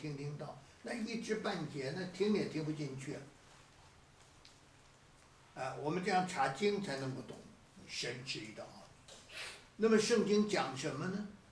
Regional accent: China; 这不是这我们中国人是古时候的话，说你要不怕麻烦呢，你就买个表。这是四川话

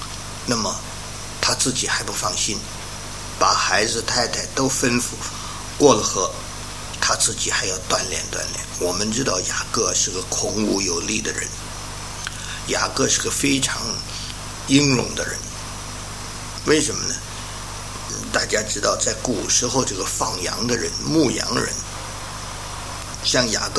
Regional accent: China; 我们中国人有一句话说呀，当官不打送礼的

